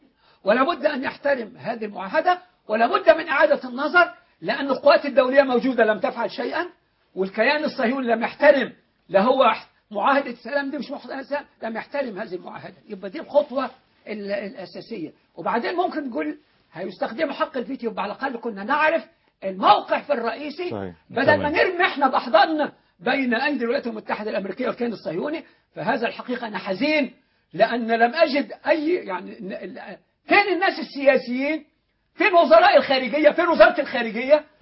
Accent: Egypt; إحنا أبناء مصر

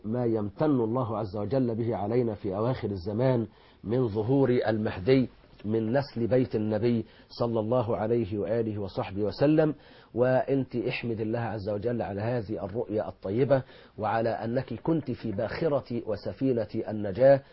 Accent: Egypt; احنا مصريين مسلمين عايزين نعيش شريعه ربنا

